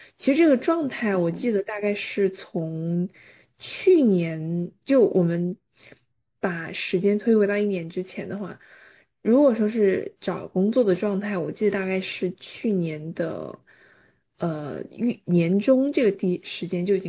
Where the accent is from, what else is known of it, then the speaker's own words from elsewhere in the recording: Chongqing, China; 然后我是重庆人